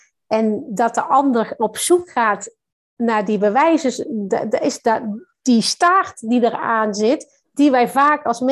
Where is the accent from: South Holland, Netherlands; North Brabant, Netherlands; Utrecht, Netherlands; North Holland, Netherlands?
North Brabant, Netherlands; Ik kom uit Brabant, sorry.